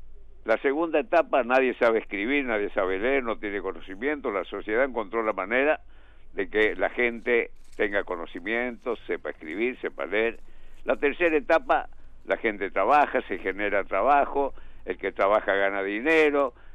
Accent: Charata, Chaco, Argentina; also born or lived in Santiago del Estero; Nací en Santiago del Estero y me crié en Charata, en el Chaco, y estudié en Santa Fe, y bueno, pasé por varios lados.

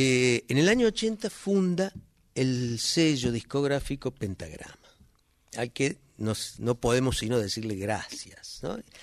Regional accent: Córdoba, Argentina; born there; Nací en Córdoba, viví algunos años en Córdoba

